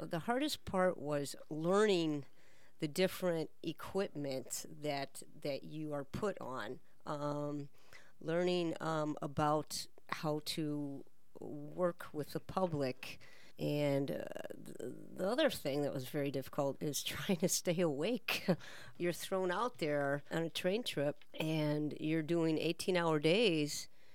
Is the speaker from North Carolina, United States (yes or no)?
no; Chicago, Illinois, United States; and I'm from Chicago. We don't have mountains in Chicago.